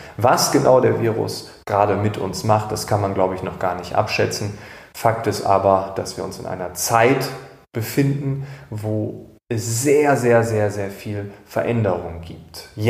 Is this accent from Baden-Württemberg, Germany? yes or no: no; Lower Saxony, Germany; wenn ich meine Eltern in meiner Heimat Ostfriesland besuche